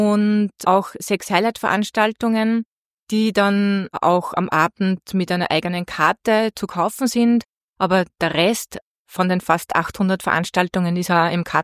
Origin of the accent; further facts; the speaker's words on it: Linz, Upper Austria, Austria; born there; bin 51 Jahre, bin gebürtige Linzerin und wohne aber jetzt schon sehr lange im Innviertel